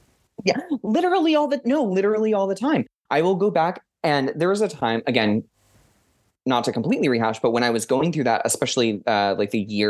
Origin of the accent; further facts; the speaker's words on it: Florida, United States; like all of my family's from there on my father's side, except for me, because I was raised in Florida.